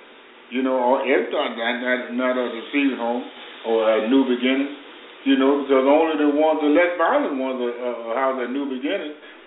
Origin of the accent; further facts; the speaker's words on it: Washington, District of Columbia, United States; We're from Washington, D.C.